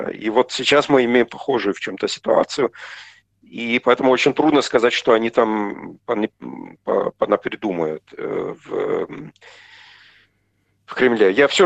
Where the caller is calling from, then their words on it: Kyiv, Ukraine; я сейчас из Киева говорю